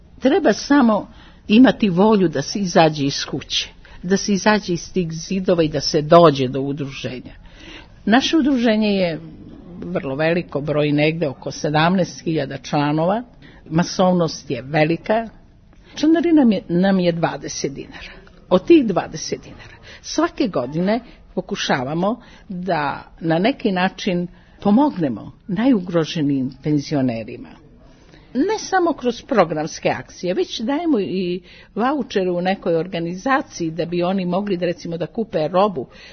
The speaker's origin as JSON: {"language": "Serbian", "town": "Leskovac", "region": "Jablanica District", "country": "Serbia", "said": "Pa mi smo došli petoro iz Leskovca"}